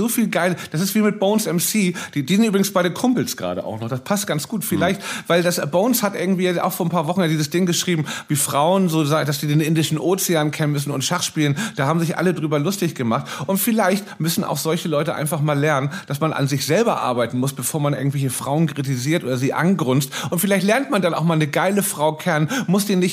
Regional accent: Hamburg, Germany; Ich bin Hamburger

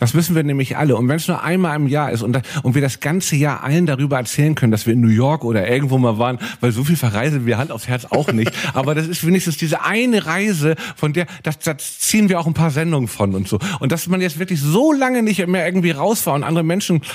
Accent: Hamburg, Germany; dass das in Hamburg bleibt. Für mich ist es auch wieder ein Grund, immer wieder in meine Heimatstadt zu kommen.

